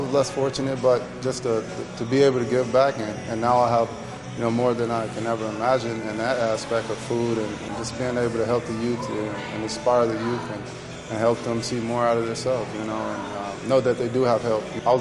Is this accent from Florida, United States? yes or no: no; Chicago, Illinois, United States; Growing up in Chicago, a lot of rough times.